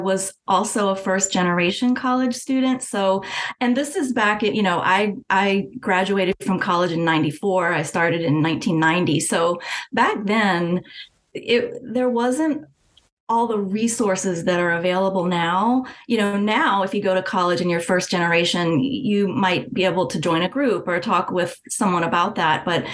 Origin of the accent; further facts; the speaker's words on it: Virginia, United States; moved away as an adult; also born or lived in Boston / New England; Yeah, so I am originally from Virginia. I was born and raised here and went to college here.